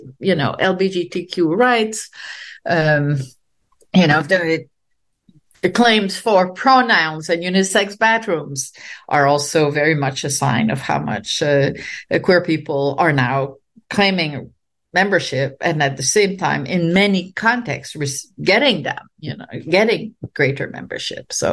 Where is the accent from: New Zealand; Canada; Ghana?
Canada; Quebec; now in United States; I'm French Canadian and I grew up during the peak of the nationalist movement in Quebec